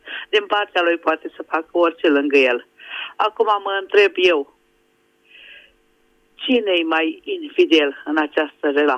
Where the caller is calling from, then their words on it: Budapest, Hungary; Vă sunt din Budapesta.